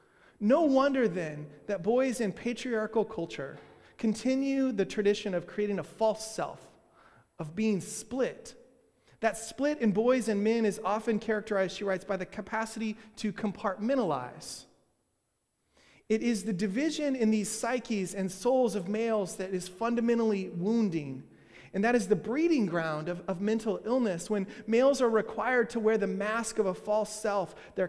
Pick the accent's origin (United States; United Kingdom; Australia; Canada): United States; Kansas City; also born or lived in Texas; I come from Kansas City and then from Texas.